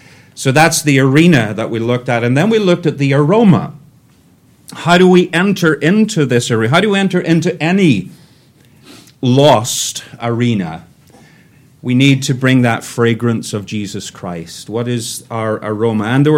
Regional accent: Northern Ireland, United Kingdom; I'm from Northern Ireland

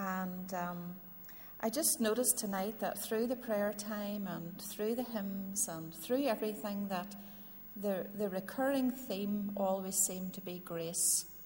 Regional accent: Castlederg, Northern Ireland, United Kingdom; I grew up in Castledurg in County Tyrone. I was born into a family of four children.

